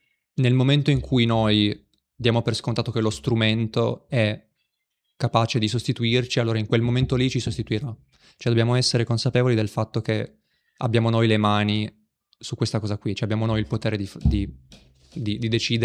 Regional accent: Turin, Piedmont, Italy; born there; sarà che sono nato a Torino e quindi la famosa piccola Versailles

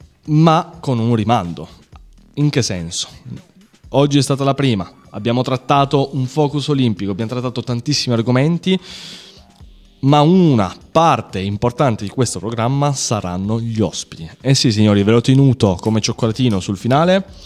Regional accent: Turin, Piedmont, Italy; e poi io sono di Torino

